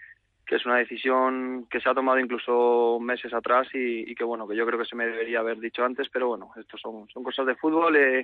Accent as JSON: {"language": "Spanish", "town": "Madrid", "region": "Community of Madrid", "country": "Spain", "said": "Yo ya como sabéis soy de Madrid"}